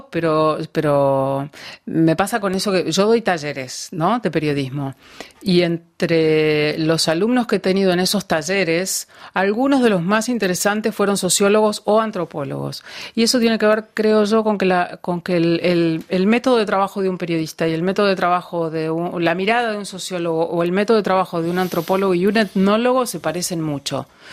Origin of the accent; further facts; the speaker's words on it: Junín, Buenos Aires Province, Argentina; le dije soy de Junín